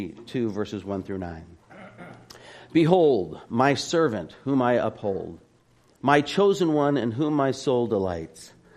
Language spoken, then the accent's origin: English; Phoenix, Arizona, United States; I grew up in Phoenix, and he's a huge Laker fan.